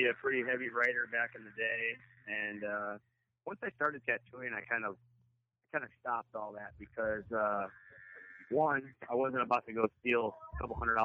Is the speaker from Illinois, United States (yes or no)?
yes; Chicago, Illinois, United States; No, I'm from Chicago. I'm from the suburbs of Chicago.